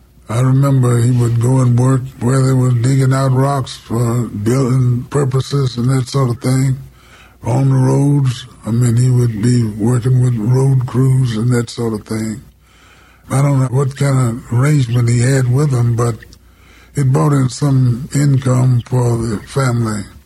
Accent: Rockfield, Kentucky, United States; born there; I was born in Warren County, Kentucky. Little community called Rockfield, near Bowling Green, Kentucky.

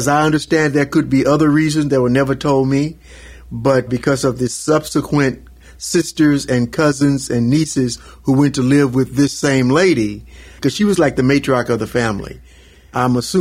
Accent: Glen Allen, Mississippi, United States; born there; now in Tulsa, United States; I was born in Glen Allen, Mississippi.

